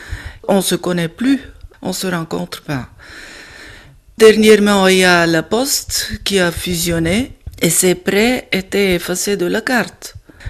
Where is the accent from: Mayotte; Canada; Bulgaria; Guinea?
Bulgaria; moi je viens de la Bulgarie, un pays ex-socialiste, mais je me rappelle pendant mon enfance